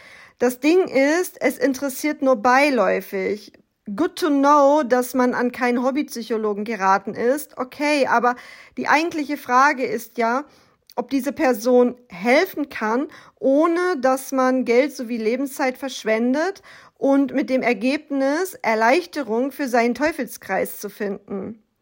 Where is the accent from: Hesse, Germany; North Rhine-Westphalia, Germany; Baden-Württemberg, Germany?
North Rhine-Westphalia, Germany; born there; Ich bin 1988 in NRW geboren und lebe heute zwischen Rosenheim und dem Chiemsee.